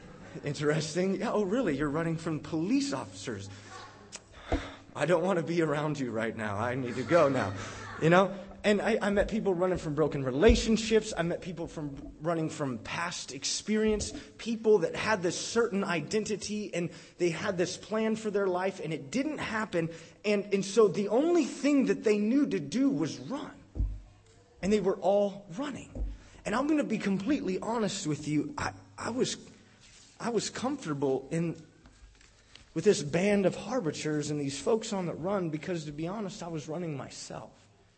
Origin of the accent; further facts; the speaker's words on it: Tennessee, United States; No, bro, I'm from Tennessee.